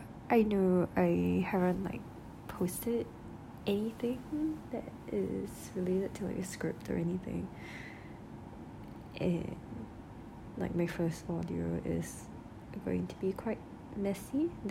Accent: Singapore; I am from Singapore and I'm Chinese

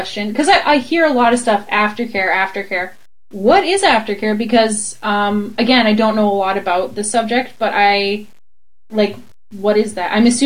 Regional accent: Canada; It's true. I'm so Canadian. So Canadian.

